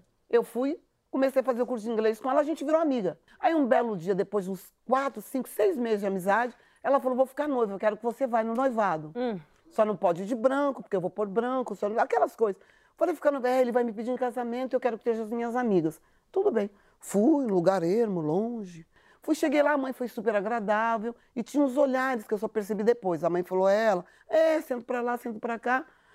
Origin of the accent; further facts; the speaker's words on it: São Paulo, Brazil; que eu sou da periferia de São Paulo